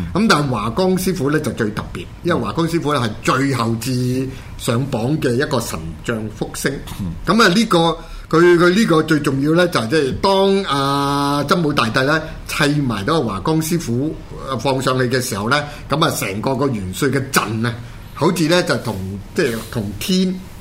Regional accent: Hong Kong; 我們香港人就一定要看的

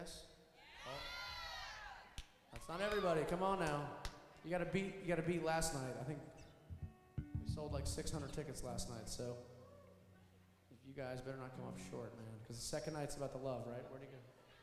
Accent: Annandale, Virginia, United States; I grew up here in Annandale, Virginia. It was home of my family.

